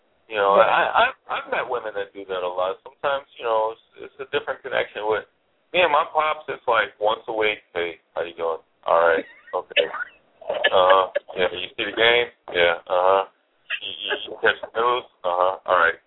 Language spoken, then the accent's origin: English; Detroit, Michigan, United States; You know, I grew up in Detroit, and both my parents worked basically a lot.